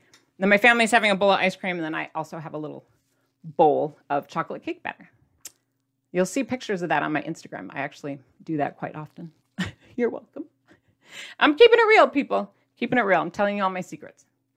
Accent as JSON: {"language": "English", "region": "Midwest", "country": "United States", "said": "Is anyone here from the Midwest? Like me? I'm from the Midwest. Whoop, hello. And in the Midwest, we have Jell-O salad."}